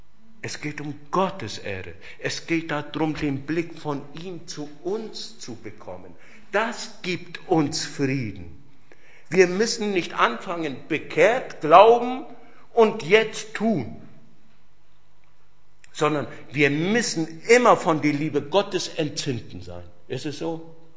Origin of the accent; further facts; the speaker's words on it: Fürth, Bavaria, Germany; ich bin ja aus Mittelfranken, aus Nürnberg, Fürth bin ich ja, und da war das auch immer so gewesen.